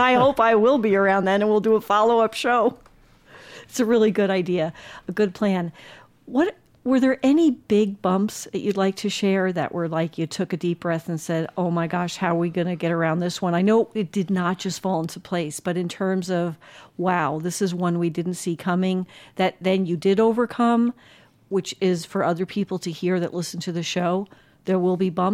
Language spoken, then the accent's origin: English; New Jersey, United States; I'm from New Jersey. If you're from New Jersey, you don't understand the vast distances that you can drive around in Arizona.